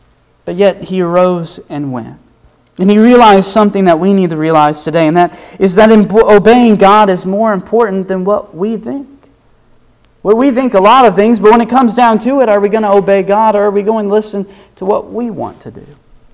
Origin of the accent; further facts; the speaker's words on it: Nebraska, United States; I can say that I'm from Nebraska.